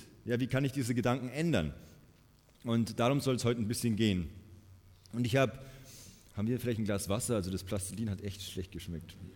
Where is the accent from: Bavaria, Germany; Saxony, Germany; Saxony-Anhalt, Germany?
Bavaria, Germany; Munich; also ich komme aus München und da in der U-Bahn, das ist, oder im Bus, das ist ja Wahnsinn.